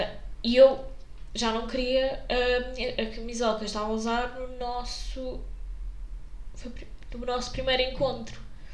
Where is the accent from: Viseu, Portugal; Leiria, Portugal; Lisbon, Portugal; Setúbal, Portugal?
Lisbon, Portugal; Amadora; born or raised there; also born or lived in Cascais